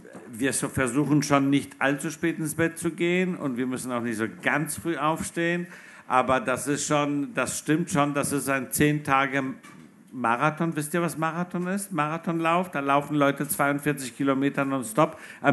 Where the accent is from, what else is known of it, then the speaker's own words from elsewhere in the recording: Denmark; also born or lived in Poland; Aber ich bin in Polen geboren und in Dänemark aufgewachsen. Ich bin nach Dänemark gekommen, da war ich 9 und sprach am Anfang die Sprache nicht und war so ein Flüchtlingskind.